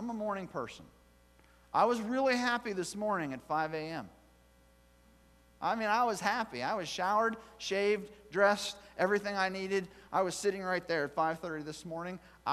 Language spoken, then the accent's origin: English; Pennsylvania, United States; There's a phenomenon going on in Pennsylvania right now, and my hometown's right smack in the middle of it.